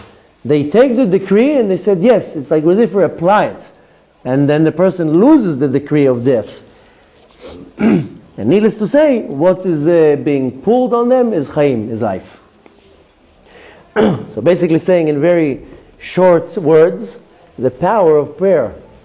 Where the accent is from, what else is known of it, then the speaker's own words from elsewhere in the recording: Israel; first language Hebrew; English is a second language; So I came with my mother tongue is Hebrew. And I would go to shuls with people that are Americans, that their mother tongue is English, and they would pray faster than I could speak.